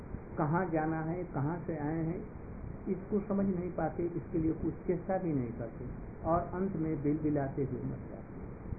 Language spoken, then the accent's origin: Hindi; Vrindavan, Uttar Pradesh, India; मैं भारतवर्ष में वृंदावन मथुरा से आया हूँ। हम लोग भारतीय वैदिक ज्ञान और संस्कृति के प्रचारक हैं।